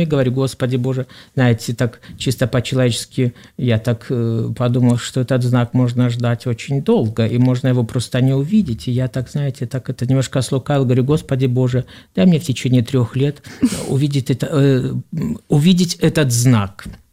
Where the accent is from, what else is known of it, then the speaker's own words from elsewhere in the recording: Belarus; Я сам из Белоруссии.